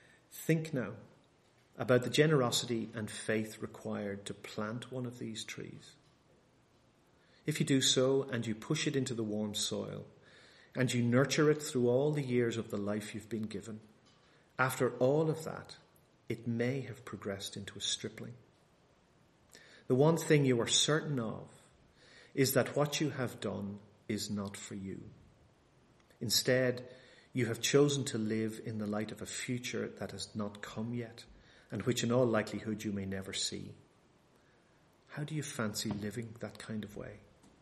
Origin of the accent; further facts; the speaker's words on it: Bangor, Northern Ireland, United Kingdom; now in United States; we actually have some of them in my hometown back in Bangor in Northern Ireland.